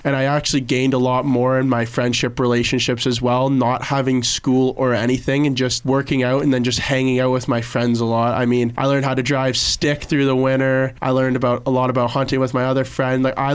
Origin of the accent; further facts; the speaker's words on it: Kingston, Ontario, Canada; growing up in Kingston, like, my teams were never really that good